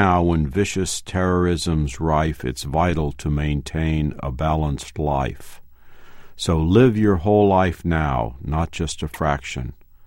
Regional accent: Midwest, United States; It rhymes with tomato, of course, but I'm from the Midwest, and I can't bring myself to say tomato.

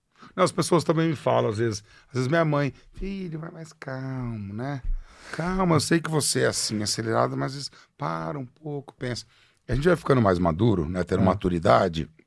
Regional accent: Piracicaba, São Paulo, Brazil; born there; also born or lived in Ribeirão Preto; now in São Paulo, Brazil; Fazia ovo frito lá em Ribeirão Preto, nasci em Piracicaba, morei um tempo em Ribeirão Preto.

